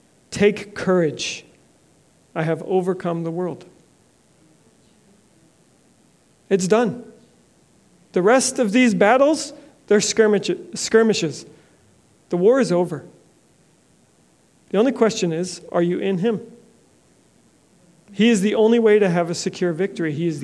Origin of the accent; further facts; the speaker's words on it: Canada; now in United States; I am an American, a Canadian-American immigrant.